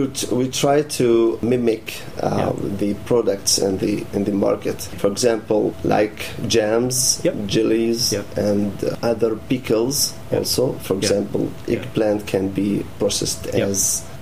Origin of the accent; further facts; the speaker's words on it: Palestine; I'm originally from Palestine.